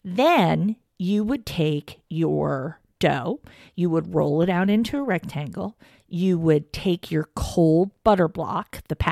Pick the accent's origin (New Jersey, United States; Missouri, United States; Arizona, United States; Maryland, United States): Maryland, United States; Frederick; my hometown is where the bulk of the listeners are coming from in Frederick, Maryland.